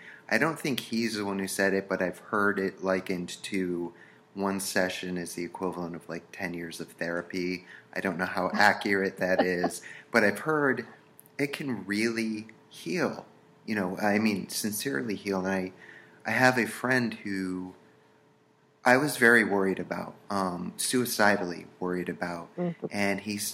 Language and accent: English; Damariscotta, Maine, United States; I'm actually from Maine, so that's...